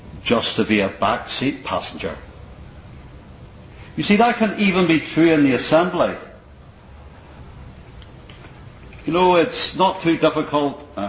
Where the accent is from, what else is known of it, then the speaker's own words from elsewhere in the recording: Ireland; Now, I'm an Irishman and I've preached it in the gospel.